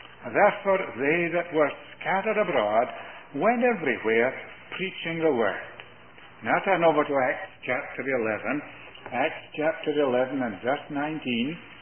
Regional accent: Scotland, United Kingdom; also born or lived in India; I wasn't born in Scotland. I only sound that way. I was born in India and was brought by my missionary parents to Scotland at the age of 5 and spent 30 years in Scotland.

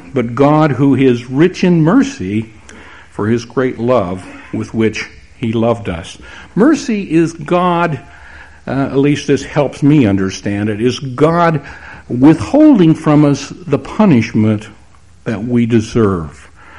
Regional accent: Texas, United States; Since I'm from Texas, I guess it's all right if I tell you a Texas story.

